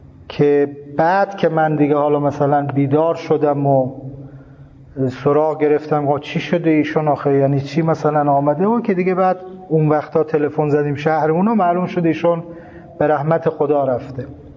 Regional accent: Torbat-e Heydarieh, Razavi Khorasan, Iran; born there; also born or lived in Mashhad; از مشهد رفتیم همون شهر خودمون تربت، همون زادگاهمون تربت حیدریه

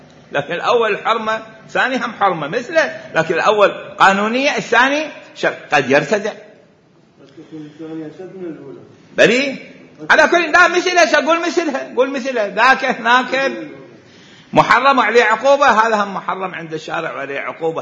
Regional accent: Iraq; إذا شخص عندنا بالعراق

